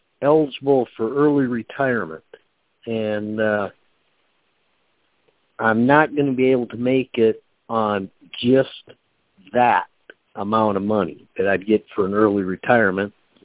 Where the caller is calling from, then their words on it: Oklahoma, United States; Yeah, I'm here calling from Oklahoma.